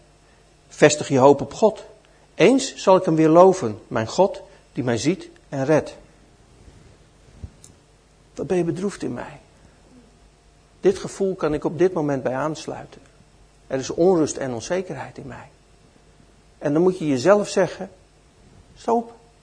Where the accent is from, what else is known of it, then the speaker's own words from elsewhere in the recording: Netherlands; Wij komen tenslotte uit Nederland. Wij weten hoe dat moet met water.